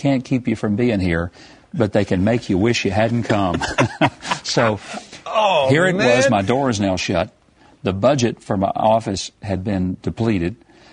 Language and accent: English; Hope, Arkansas, United States; Every Wednesday night, a group of high school students from my hometown of Hope, Arkansas, would just share with us what it means